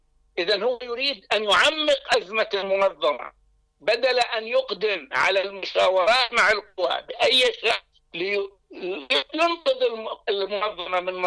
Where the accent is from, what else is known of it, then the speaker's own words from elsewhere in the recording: Palestine; نحن لا نستطيع كفلسطينيين إلا أن نكون خلف ما تراه المقاومة